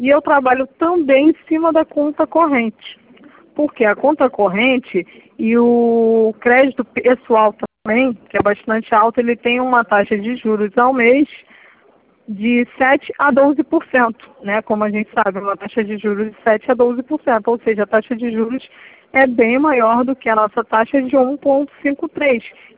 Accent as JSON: {"language": "Portuguese", "town": "Nova Iguaçu", "region": "Rio de Janeiro", "country": "Brazil", "said": "sou de Nova Iguaçu 1."}